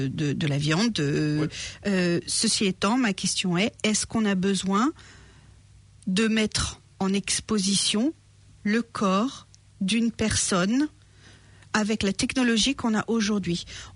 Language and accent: French; France; en tant que Français